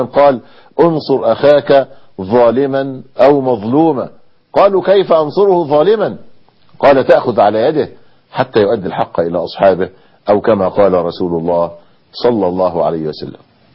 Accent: Egypt; هو الحسين له اثر عندنا في مصر في السنة؟

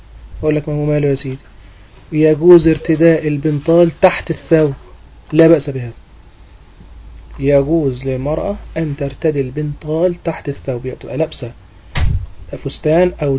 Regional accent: Egypt; والحاجات اللي احنا مشهورين بها في مصر عندنا

